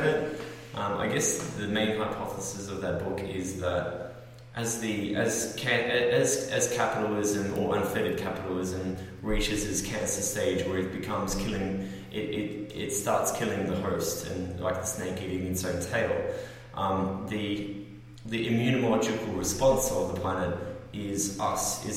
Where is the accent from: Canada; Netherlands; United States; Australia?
Australia; I'm Australian, haven't been here for a week